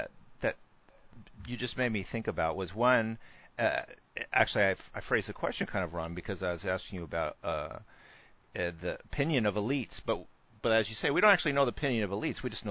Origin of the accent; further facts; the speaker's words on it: United States; somebody like automatically disliked me because I was from the United States.